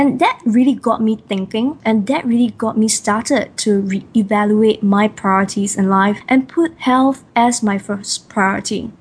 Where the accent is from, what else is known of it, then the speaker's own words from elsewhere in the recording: Singapore; Well, I'm a Singaporean Chinese with Teochew dialect.